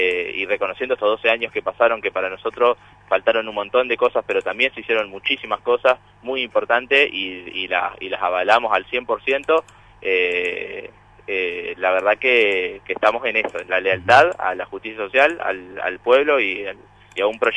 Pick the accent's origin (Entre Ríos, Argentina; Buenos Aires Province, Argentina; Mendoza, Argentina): Entre Ríos, Argentina; Concepción del Uruguay; Muchos de nosotros venimos de la JPVIT, un poco de Concepción de Uruguay, que es lo que nos toca. Muchos de nosotros venimos de hogares no muy pudientes